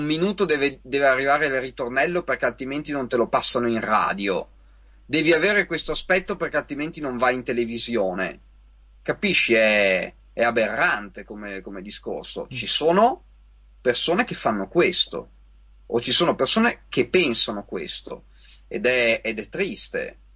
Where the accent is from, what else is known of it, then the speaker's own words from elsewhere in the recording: Parma, Emilia-Romagna, Italy; now in Veneto, Italy; Io ho studiato a Modena, sono emiliano, sono di Parma